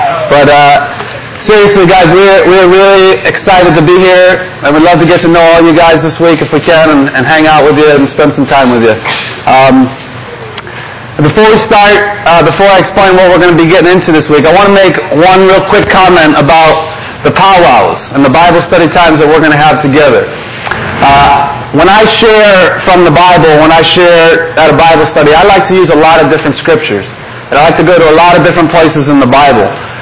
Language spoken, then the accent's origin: English; Philadelphia, Pennsylvania, United States; As Rich said, we're from Philadelphia, Pennsylvania. But actually, a year ago, this time a year ago, we lived in Boston, Massachusetts